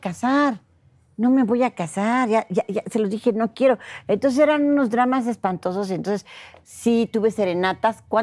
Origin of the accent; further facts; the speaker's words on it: Mexico; acabado a mi pueblo mexicano